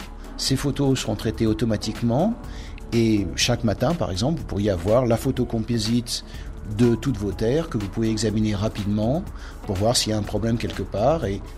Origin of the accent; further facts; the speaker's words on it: France; moved away as an adult; now in United States; Je suis français et en France, on considère qu'il faut faire des mathématiques.